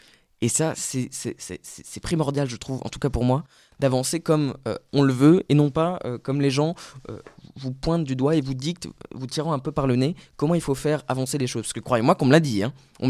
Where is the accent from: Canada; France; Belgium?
France; Grand Est; De la banlieue Messine, j'ai grandi dans un petit village, pour le coup assez favorisé, mais qui n'est pas du tout le synonyme de ce qui était ma famille, à Rosériol, où j'ai grandi pendant, je crois, 5 ans avant de déménager.